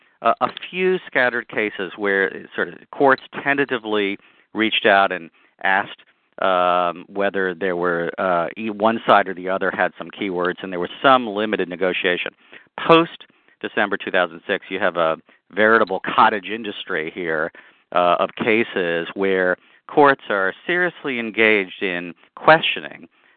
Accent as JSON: {"language": "English", "region": "New England", "country": "United States", "said": "even though I'm from New England, I had Potomac fever and I wanted to work in Washington."}